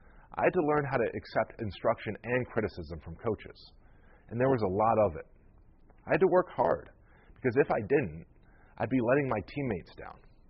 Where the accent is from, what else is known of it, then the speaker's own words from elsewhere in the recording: Buffalo, New York, United States; When I was a kid growing up in Buffalo, I spent a lot of time alone.